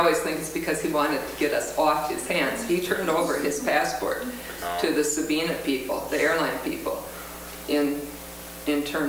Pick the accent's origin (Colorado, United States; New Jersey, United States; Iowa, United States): Iowa, United States; Thor; in my hometown of Thor, Iowa, and no, we didn't found the town